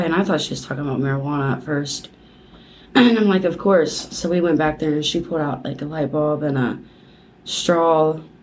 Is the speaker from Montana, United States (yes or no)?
no; Hillsboro, Ohio, United States; So when I was younger, I'm from Hillsboro, Ohio